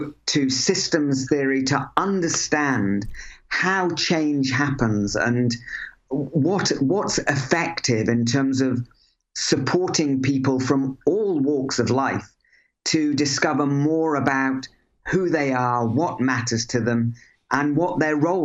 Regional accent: Crosby, North West England, United Kingdom; I was born in Crosby, where I believe you lived, and I went to school there as well.

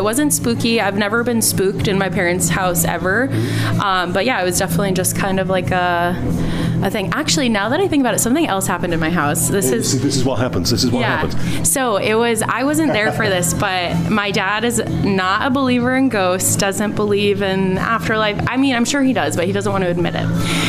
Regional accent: Rhode Island, United States; No, I'm from Rhode Island.

